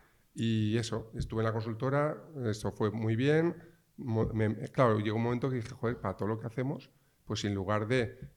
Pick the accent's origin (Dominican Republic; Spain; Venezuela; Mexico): Spain; Valencia, Valencian Community; Pues yo soy de Valencia, yo soy del 74, o sea, soy el viejo de la clase ya.